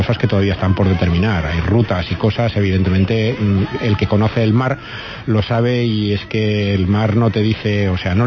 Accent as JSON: {"language": "Spanish", "town": "Villarreal", "region": "Valencian Community", "country": "Spain", "said": "que soy de Villarreal, que soy una persona muy normal"}